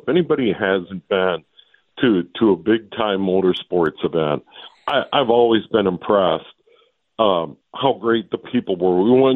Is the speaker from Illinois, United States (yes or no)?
no; St. Paul, Minnesota, United States; So for a little kid growing up on Maryland Avenue in St. Paul, you know, that first listen to … that I remember that.